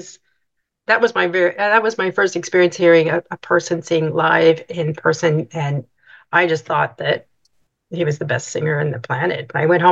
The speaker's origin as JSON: {"language": "English", "town": "Kansas City", "region": "Missouri", "country": "United States", "tie": "born or raised there", "said": "Kansas City, Missouri."}